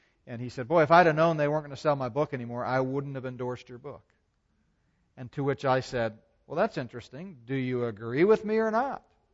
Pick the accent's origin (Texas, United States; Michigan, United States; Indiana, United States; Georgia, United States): Texas, United States; I said, listen, I'm from Texas, you know.